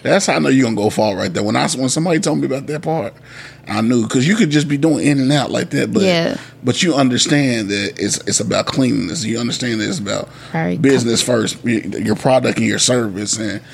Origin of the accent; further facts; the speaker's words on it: Radcliff, Kentucky, United States; When I come to Bowling Green, Kentucky, I'm from Radcliffe.